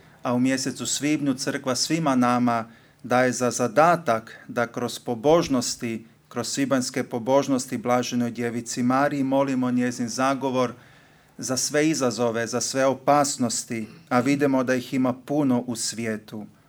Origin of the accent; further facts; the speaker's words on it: Croatia; i mi kao Hrvati imamo od davnina, od naših korijena, tu povezanost i s Kristom, i s crkvom, i s blaženom djevicom Marijom po katoličkoj vjeri